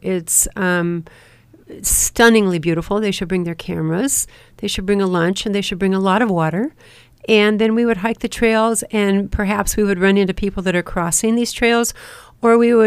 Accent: Tucson, Arizona, United States; Since I'm from Tucson, I spent time in Mexico because my family would just go there.

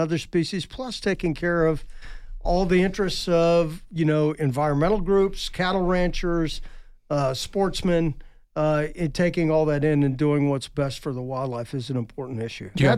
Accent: Arizona, United States; when I was a kid, I was up in the Huachuca Mountains in southeast Arizona near my hometown

